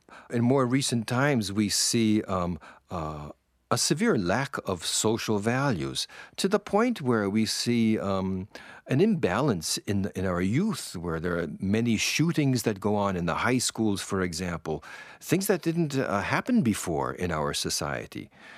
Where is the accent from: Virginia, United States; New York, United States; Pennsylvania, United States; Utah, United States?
Pennsylvania, United States; Jessup; now in Cambuquira, Brazil; the same size as the town where I grew up in Jessup, Pennsylvania.